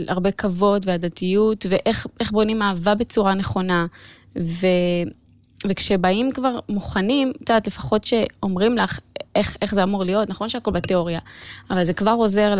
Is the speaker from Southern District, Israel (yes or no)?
yes; Kiryat Gat, Southern District, Israel; בקרית גת.